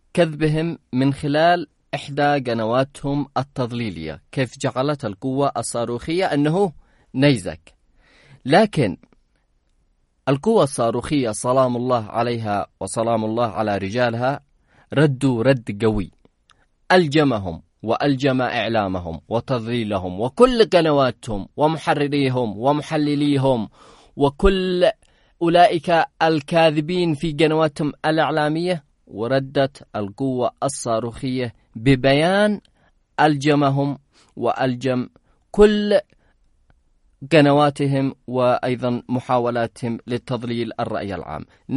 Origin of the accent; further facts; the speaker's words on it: Yemen; شاهد العالم وشاهدنا نحن كيمنيين أولا